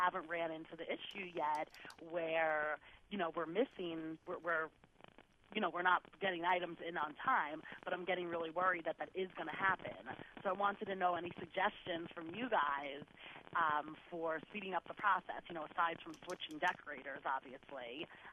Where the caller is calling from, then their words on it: Atlanta, Georgia, United States; I'm calling from Atlanta, Georgia.